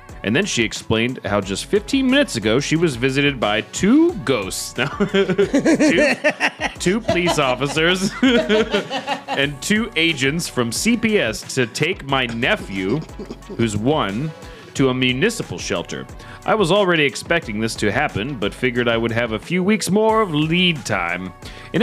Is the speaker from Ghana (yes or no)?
no; the South, United States; We are from the South.